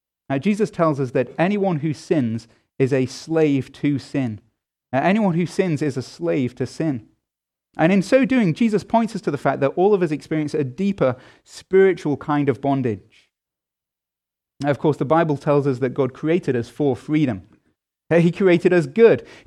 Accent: England, United Kingdom; And that is not something uniquely American, I have to tell you, as an Englishman.

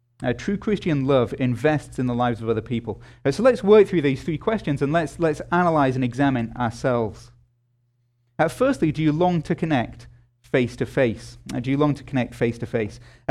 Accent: England, United Kingdom; That language makes me, as an Englishman, feel uncomfortable, I have to say.

